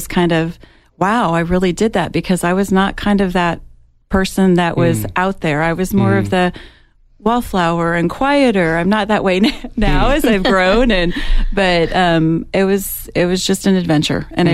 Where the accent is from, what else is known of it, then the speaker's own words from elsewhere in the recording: Nebraska, United States; I grew up in Nebraska. I was a Cornhusker. I'm still a Cornhusker.